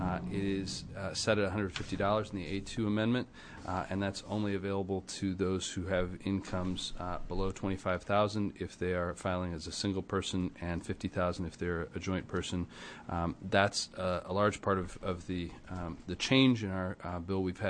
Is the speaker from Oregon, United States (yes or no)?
yes; Beaverton, Oregon, United States; from Beaverton.